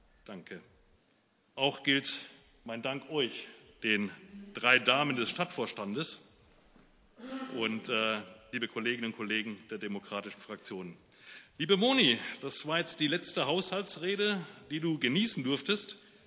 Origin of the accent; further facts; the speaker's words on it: Munich, Bavaria, Germany; erstmal eine schöne Zeit in meiner Heimatstadt München.